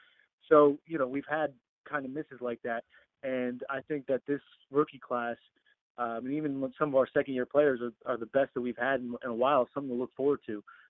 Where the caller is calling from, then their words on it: Easton, United States; from Easton.